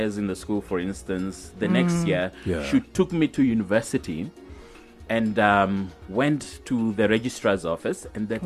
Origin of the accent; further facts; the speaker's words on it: Windhoek, Khomas, Namibia; I grew up in Windhoek, Katutura Boy, Katutura Central.